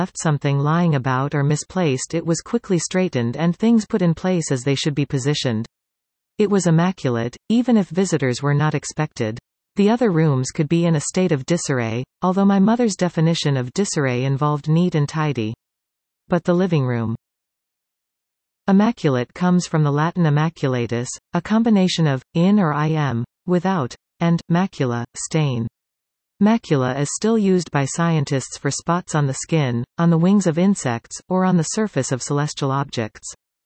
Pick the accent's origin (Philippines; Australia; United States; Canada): Canada; Kitchener, Ontario; remember from my younger days growing up in Kitchener, Ontario is the immaculate state of our living room. Our house was not very large, just 1.5 stories.